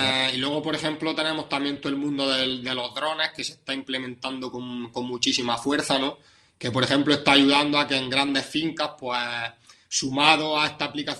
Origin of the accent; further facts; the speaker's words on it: Jaén, Andalusia, Spain; que yo soy de Jaén también